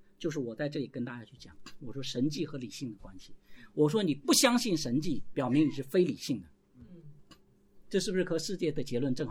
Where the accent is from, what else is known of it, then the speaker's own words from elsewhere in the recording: China; 我们中国人是世界上面公认的很聪明的民族，同意吧？